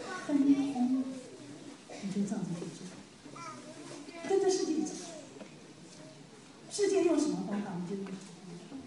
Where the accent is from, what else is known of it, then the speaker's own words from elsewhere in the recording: China; moved away; 我来这里38年，30多年前就有人告诉我，他以前都是规规矩矩的排队，听懂吗？我申请的排队，自从我们中国人来了以后，就都不一样了。